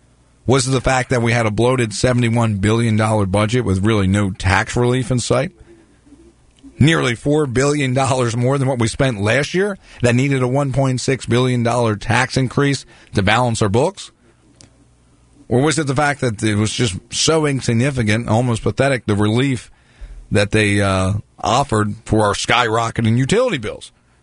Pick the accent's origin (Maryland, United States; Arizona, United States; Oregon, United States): Maryland, United States; I'm from delegate from North Baltimore County. I love this area. I was born and raised here. My family has been here for generations.